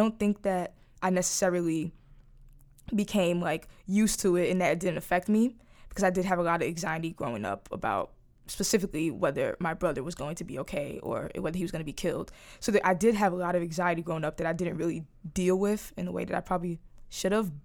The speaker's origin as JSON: {"language": "English", "town": "Brooklyn", "region": "New York", "country": "United States", "said": "So I used to be ashamed to say that I was from Brownsville, especially for people that are from New York or specifically Brooklyn"}